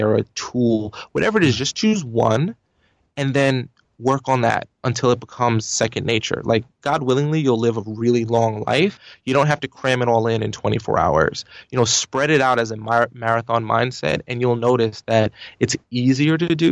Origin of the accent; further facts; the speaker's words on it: New York, United States; You know, I'm from New York, so you probably hear that I speak very fast.